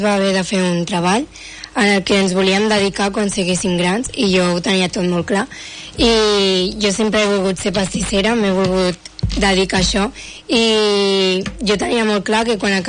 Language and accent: Catalan; Castellgalí, Catalonia, Spain; Jo de Castellgalí.